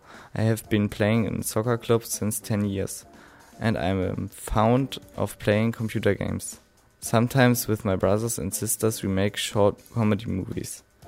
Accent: Berlin, Germany; English is a second language; I'm 15 years old. I come from Berlin.

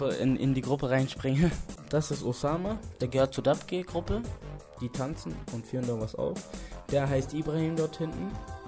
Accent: Germany; born there; Ich bin Araber, Palästinenser, komme aber aus dem Libanon, bin aber in Deutschland geboren.

